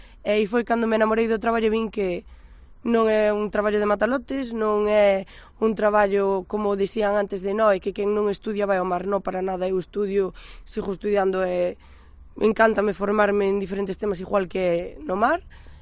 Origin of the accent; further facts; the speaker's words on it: Muros, Galicia, Spain; son de Muros, e nacín o 14 de agosto de 2000, teño 23 anos.